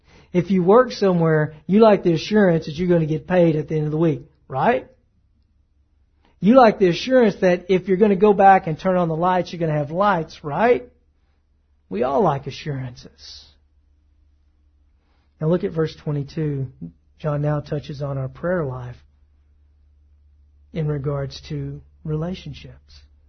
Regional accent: the South, United States; the culture that I grew up here and in the South

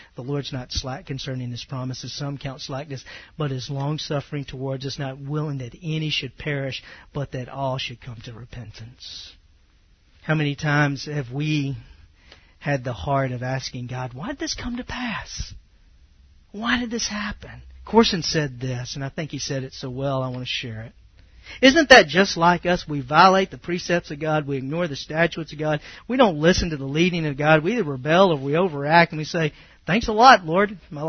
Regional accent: Southern United States, United States; I'm from the South, okay? So these guys can be like basically at each other.

